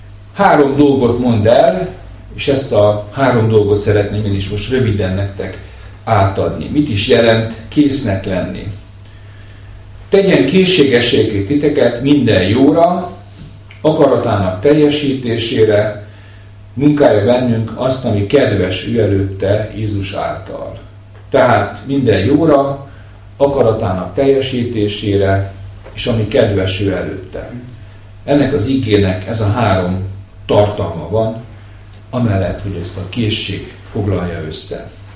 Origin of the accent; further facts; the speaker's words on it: Seregélyes, Fejér, Hungary; én falun nőttem fel, ahogy mondtam itt a közelből jövő seregélyesen, és én nagyon szerettem ezt a fajta életet, ami ott volt.